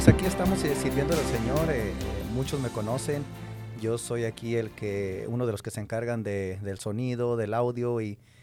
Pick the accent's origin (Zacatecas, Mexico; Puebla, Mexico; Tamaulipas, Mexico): Zacatecas, Mexico; Bueno, yo soy de Zacatecas, México, de un pueblito por ahí, para los que conocen ahí el centro de los estados, por ahí del centro de México, está entre Zacatecas y Aguascalientes.